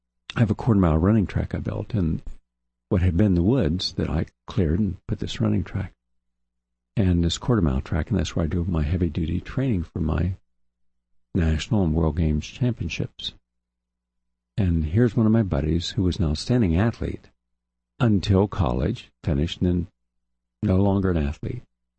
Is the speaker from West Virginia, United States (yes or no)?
yes; West Virginia, United States; in the small community I grew up in West Virginia, we didn't have a model